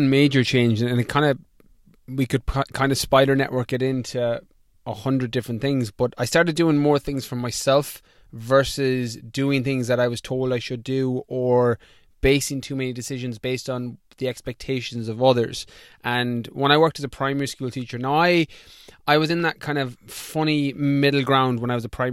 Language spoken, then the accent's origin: English; Galway, Connacht, Ireland; So I'm in the west of Ireland. So when I moved back to Ireland in 2014, I moved to the west of Ireland, back where I grew up in Galway.